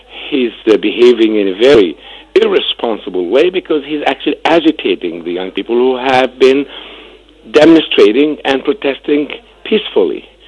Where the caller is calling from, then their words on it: Cairo, Cairo Governorate, Egypt; also born or lived in Los Angeles, United States; I'm an architect from Cairo and Los Angeles, but I'm living in Cairo now.